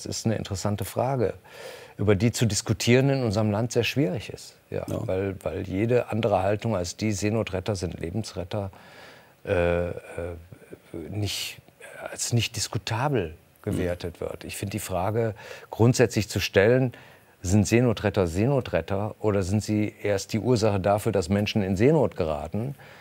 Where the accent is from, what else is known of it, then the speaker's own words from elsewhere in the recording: Rhineland, Germany; ich komme ja aus dem Rheinland